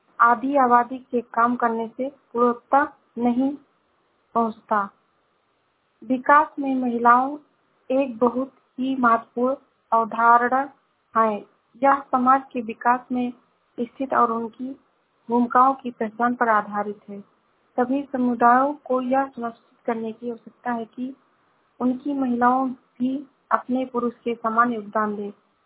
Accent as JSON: {"language": "Hindi", "town": "Shravasti", "region": "Uttar Pradesh", "country": "India", "said": "मैं जिला श्रावस्ती से हूँ।"}